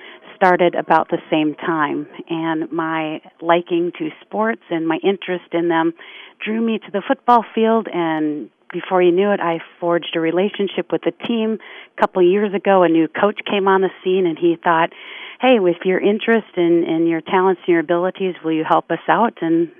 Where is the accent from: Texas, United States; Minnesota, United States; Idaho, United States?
Minnesota, United States; I'm from Minnesota, born and raised, and so I do follow Minnesota teams